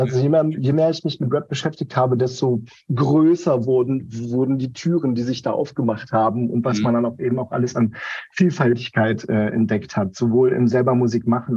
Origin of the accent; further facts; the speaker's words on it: Berlin, Germany; Ich bin aus Berlin. Ich bin gebürtiger Berliner.